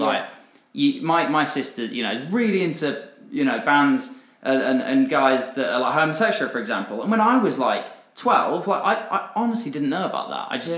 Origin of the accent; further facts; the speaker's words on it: South West England, United Kingdom; I grew up in Dorset